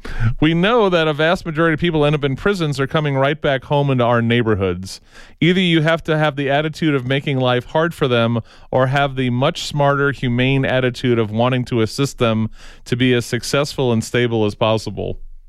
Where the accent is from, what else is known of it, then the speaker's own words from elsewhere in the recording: Tucson, Arizona, United States; Again, we're from Tucson.